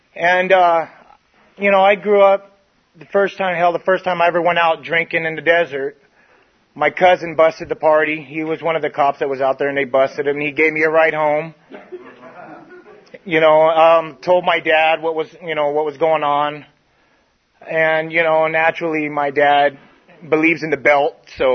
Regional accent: Blythe, California, United States; I was born and raised in Blythe, California. Yeah, it reads Blith. That's Blith on the map.

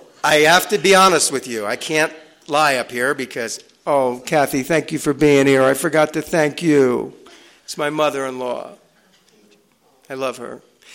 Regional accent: New York, United States; So I grew up in New York. I grew up in the 60s.

